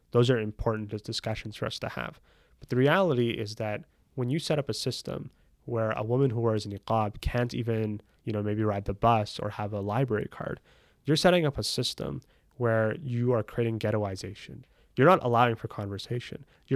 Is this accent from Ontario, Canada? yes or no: no; Edmonton, Alberta, Canada; Like, I would say growing up in Edmonton, Alberta, like, all of my friends were of so many different races, backgrounds, creeds, colors, you know?